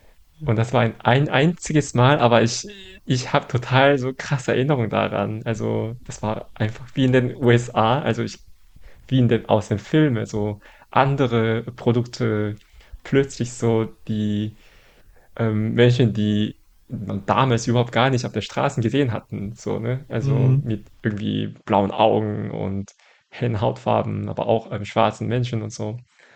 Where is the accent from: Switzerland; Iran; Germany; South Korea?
South Korea; Daegu; German is a second language; moved away; in Army Base in Daegu, wo ich aufgewachsen bin zum Teil.